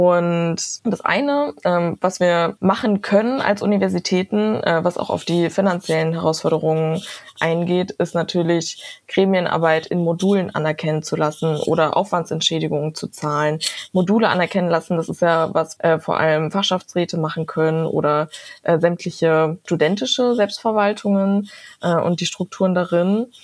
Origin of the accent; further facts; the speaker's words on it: Frankfurt, Brandenburg, Germany; Jetzt komme ich jetzt aus Frankfurt-Oder, ich studiere an der Viadrina.